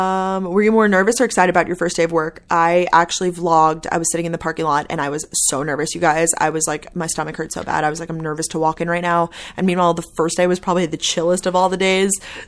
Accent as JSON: {"language": "English", "town": "Long Island", "region": "New York", "country": "United States", "said": "I'm from Long Island, New York. I went to the University of Georgia."}